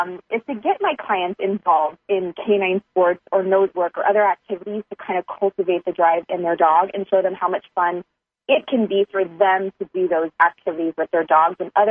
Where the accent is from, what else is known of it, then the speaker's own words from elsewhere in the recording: Texas, United States; And as a little girl, I'm an only child. I grew up in Texas.